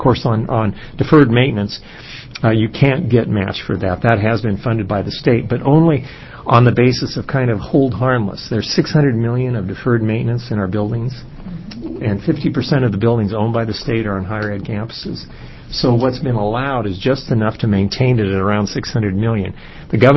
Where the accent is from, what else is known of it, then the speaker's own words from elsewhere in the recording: Oregon, United States; from Central Oregon. I'm an attorney.